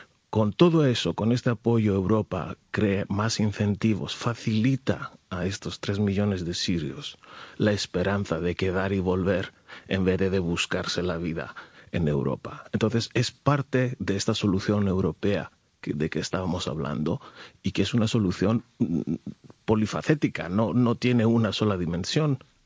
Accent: Greece; Spanish is a second language; Yo soy griego, soy de nacionalidad griega.

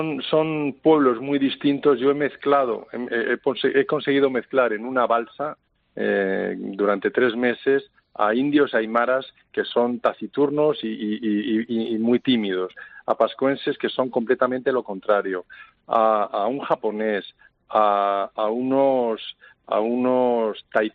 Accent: Spain; lo dice un español

